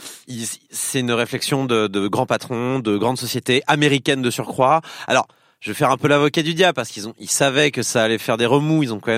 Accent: south of France, France; accent: southern French; j'ai repris mon accent du sud, tu remarques.

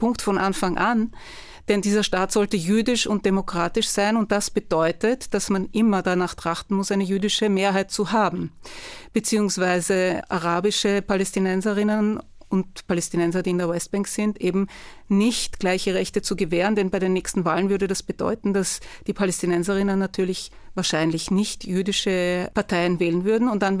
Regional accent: Austria; born there; ich bin in Österreich geboren und war in einer jüdischen Jugendorganisation, die sehr links war und zionistisch.

